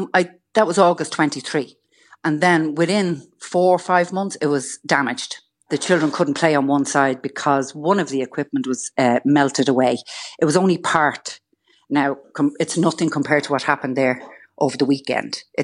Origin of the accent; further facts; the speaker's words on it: Dublin, County Dublin, Ireland; And I'm from Dublin 8 and we always saw them in the parks, you know